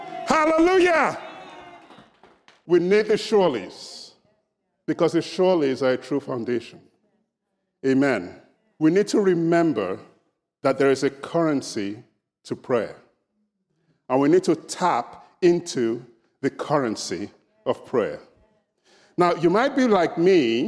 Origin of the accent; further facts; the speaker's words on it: Nigeria; I'm originally from Nigeria, so you might notice that I talk a little differently and I dress a little differently.